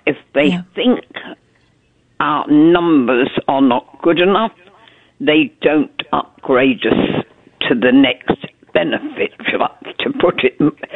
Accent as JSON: {"language": "English", "country": "United Kingdom", "lives_now": "Spain", "said": "Hi. Hello. I am a Brit, but I live in Spain."}